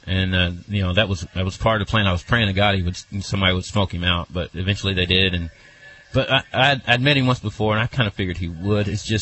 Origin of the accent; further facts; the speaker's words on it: United States; growing up in Blount County, I used to carry newspapers in a wagon for the local paper when I was 10.